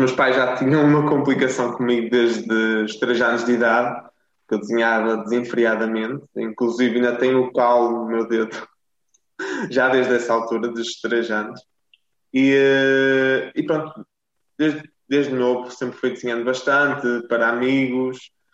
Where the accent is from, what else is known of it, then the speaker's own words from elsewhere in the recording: São João de Ver, Aveiro, Portugal; na minha terra natal, em São João de Ver